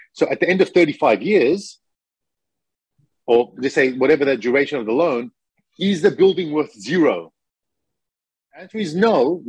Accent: Australia; Like, cool, I'm Australian

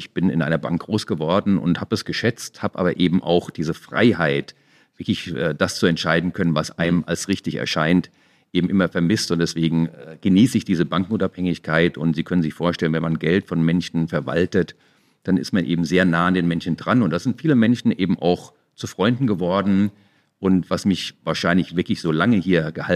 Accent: Frankfurt, Hesse, Germany; born there; Ich bin in Frankfurt geboren, habe ich Ihnen ja gesagt, und bin zu einer Zeit in Frankfurt geboren, als Frankfurt sehr, sehr gut auch war.

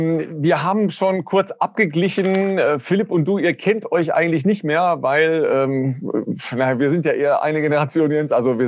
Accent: North Rhine-Westphalia, Germany; Ich komme ja eigentlich aus dem Kreis Recklinghausen

